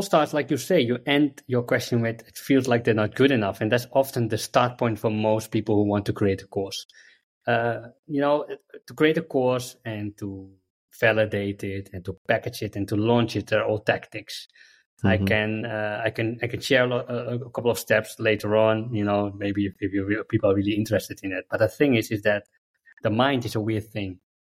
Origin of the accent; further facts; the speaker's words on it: Amsterdam, North Holland, Netherlands; English is a second language; I'm Dutch, okay. Born and raised in Amsterdam. Yeah, born and raised in Amsterdam. As a kid, grow up with everything that Amsterdam has to offer, from smoking weed to drinking alcohol to having parties.